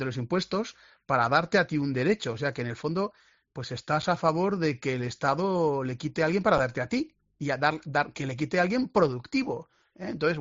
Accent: Azagra, Navarre, Spain; yo soy de pueblo. …, que soy de Azagra.

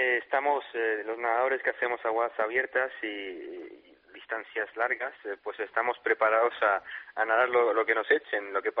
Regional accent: Tetouan, Tanger-Tetouan-Al Hoceima, Morocco; born there; Spanish is a second language; Sí, nací en Tetuán, al norte de Marruecos.

